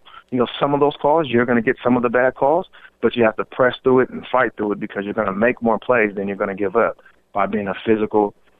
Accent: Washington, United States; recruiting in Seattle, Washington, where it's my home state, where I'm loved

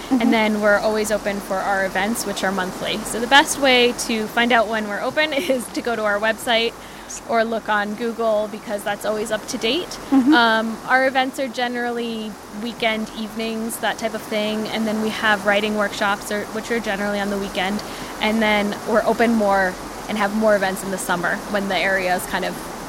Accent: New York, United States; And we are both from New York and bonded over our love of bookstores.

